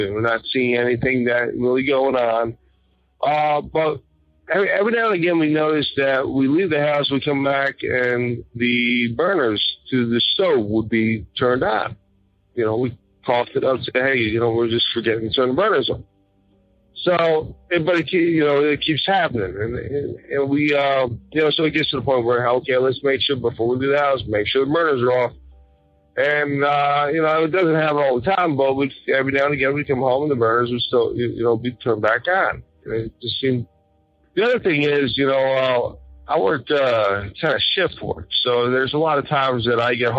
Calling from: Maryland, United States; also born or lived in Virginia; from Maryland. I wanted to tell you this quick thing. So I guess it's probably about 5 or 6 years ago, I moved from Virginia to Maryland.

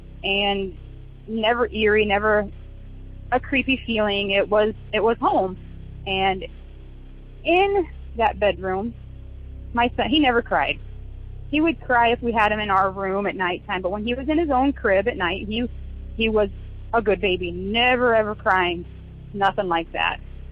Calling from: Wapello, Iowa, United States; I'm calling from Wapello, Iowa.

